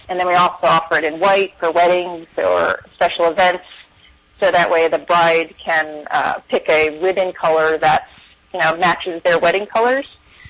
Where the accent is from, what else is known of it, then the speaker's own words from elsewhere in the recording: Connecticut, United States; Like I grew up in Connecticut, and there were maple trees and pine trees, and we had a big juniper tree in our front yard